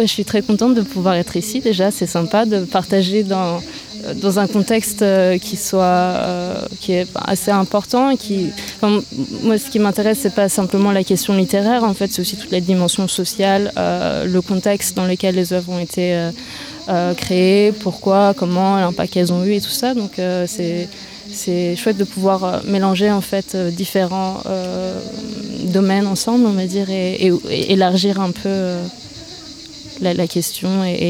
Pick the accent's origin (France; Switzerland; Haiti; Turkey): Turkey; moi du coup je suis originaire de Turquie et plusieurs raisons